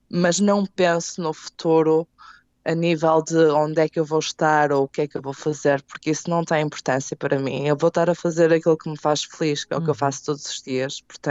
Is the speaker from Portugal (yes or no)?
yes; Portugal; Como portuguesa, sempre tive o sonho da Tailândia